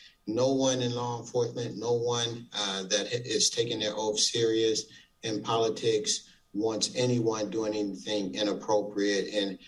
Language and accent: English; Chicago, Illinois, United States; It has been ever since I was a young kid growing up in Chicago.